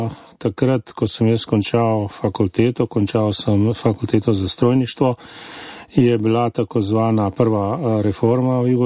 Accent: Bosnia & Herzegovina; Slovenian is a second language; also born or lived in Croatia; Ne, jaz sem Hrvat iz Bosne, ampak smo živeli dosti tudi na Hrvaškem.

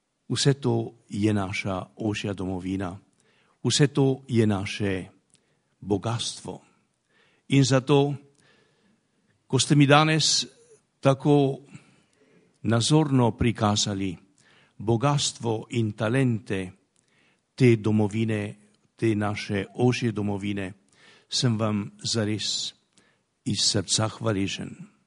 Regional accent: Rodica, Upper Carniola, Slovenia; nocoj ste me potrdili v moji istovetnosti rodičana, Gorenca, Kranca, Slovenca in Evropejca

